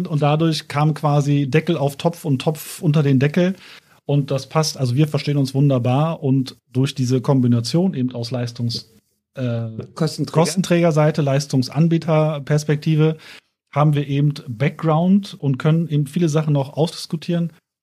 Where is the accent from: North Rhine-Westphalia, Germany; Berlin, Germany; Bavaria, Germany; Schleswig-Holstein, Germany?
Berlin, Germany; Ich bin auf Hochdeutsch erzogen. Wir kommen aus Berlin.